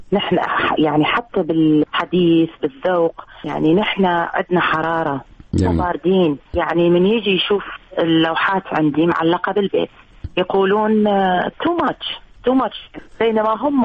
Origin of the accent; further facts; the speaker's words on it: Mosul, Nineveh, Iraq; أنا نعم عراقية و موصلية